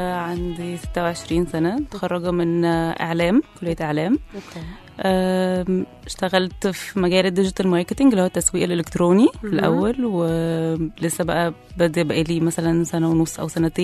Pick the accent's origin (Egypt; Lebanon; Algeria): Egypt; دي اللي منتشره عندنا في مصر هنا